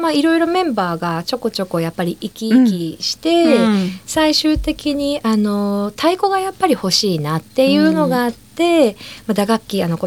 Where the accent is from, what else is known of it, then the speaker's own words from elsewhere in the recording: Hiroshima, Japan; 広島です。